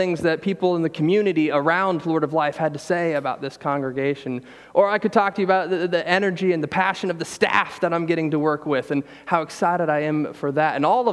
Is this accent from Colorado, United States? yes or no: no; Ohio, United States; And if you've really been doing your homework, you might even know that I was born and raised in Ohio.